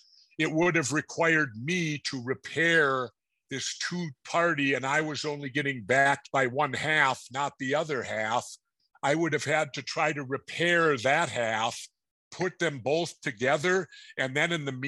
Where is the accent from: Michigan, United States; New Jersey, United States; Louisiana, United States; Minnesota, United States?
Minnesota, United States; I'm from Minnesota.